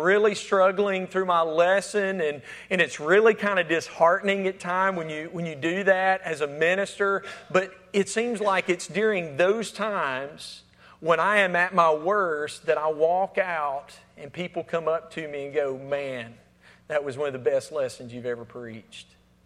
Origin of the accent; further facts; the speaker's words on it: Alabama, United States; accent: Alabama country accent; now in Florida, United States; Even though I've been living in Florida for 9 years, I'm still carrying around this Alabama country accent.